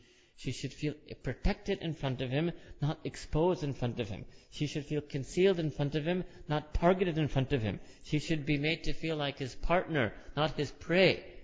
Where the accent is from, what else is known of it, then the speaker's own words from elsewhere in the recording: New York City, New York, United States; where we grew up in New York City, this is the city of pets.